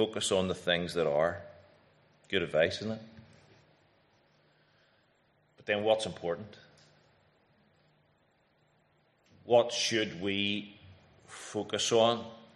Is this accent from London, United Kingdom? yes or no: no; Northern Ireland, United Kingdom; As I stood at Windsor Park, National Stadium, singing the national anthem, cheering on my home country against Belarus, booing the Belarus players, cheering the Northern Ireland players